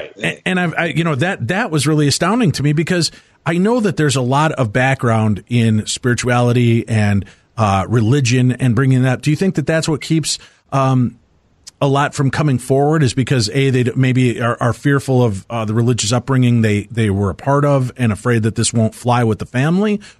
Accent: Chicago, Illinois, United States; from Chicago, my hometown.

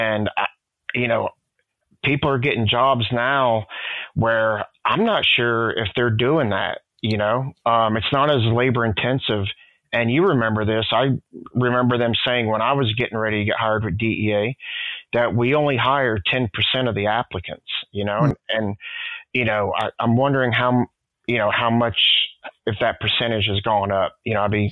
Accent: East Coast, United States; now in California, United States; Just so everybody knows that I am not a Californian. Obviously, I'm an East Coast guy like you.

